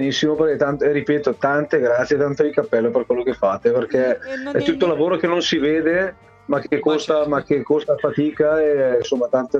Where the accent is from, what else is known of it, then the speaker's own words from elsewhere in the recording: Lombardy, Italy; accent: Bergamasque; arrivo a 46 anni, abito in provincia di Bergamo, se magari un po' lo riconoscete il mio accento è questo